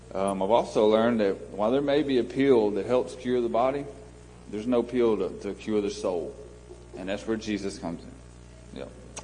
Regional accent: Memphis, Tennessee, United States; I'm 37 years old. I grew up in a great home with parents that loved me. I was raised in Memphis until I was 7. My parents moved me and my sister out of the city limits

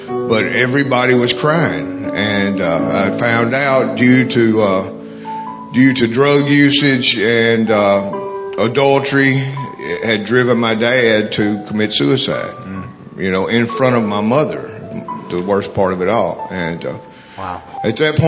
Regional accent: Humboldt, Tennessee, United States; I'm 47 years old. As you can see, I'm not a teenager. I'm from Humboldt, Tennessee, down the road here. Grew up on the weekends at Big Sandy, up at Country Junction, Sorrels and stuff.

